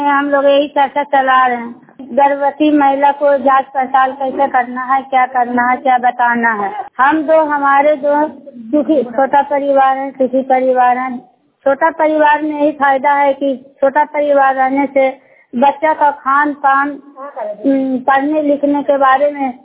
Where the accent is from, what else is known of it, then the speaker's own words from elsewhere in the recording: Chandi Bazar, India; मैं चंडी बाजार के रहने वाली हूँ।